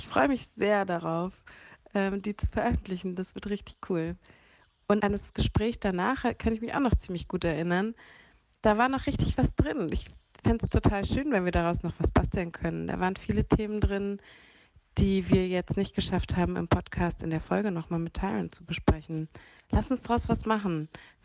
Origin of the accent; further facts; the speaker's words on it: Berlin, Germany; Ja, es ist irgendwie, ich bin in Deutschland aufgewachsen, also in Berlin aufgewachsen und um mich herum war nur weiße Familie. Ich hatte gar keinen Bezug zu meiner schwarzen Familie. Mein Vater, schwarzer Amerikaner